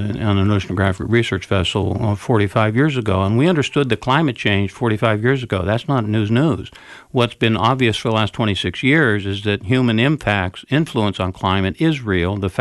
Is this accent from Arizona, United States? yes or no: no; Gainesville, Florida, United States; that happened 90 miles from here in my hometown of Gainesville at the Dove Church by a Christian pastor who did it deliberately.